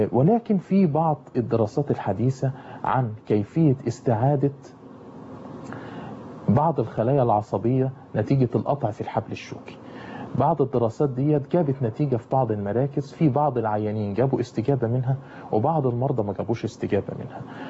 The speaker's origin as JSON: {"language": "Arabic", "country": "Egypt", "said": "واقدر ادلك على الناس اللي هم يمكن في عندنا في مصر واحد او اتنين"}